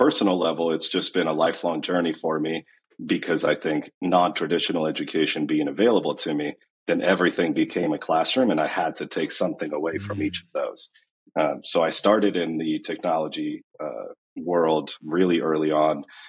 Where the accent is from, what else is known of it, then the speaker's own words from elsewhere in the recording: Argentina; now in United States; I was born and raised in Argentina. My family immigrated to Ohio directly. There were no in-betweens in 1999. So most of my life has now been in the U.S.